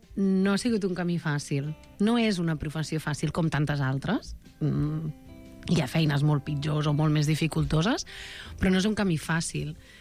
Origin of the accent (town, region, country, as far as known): Sabadell, Catalonia, Spain; born or raised there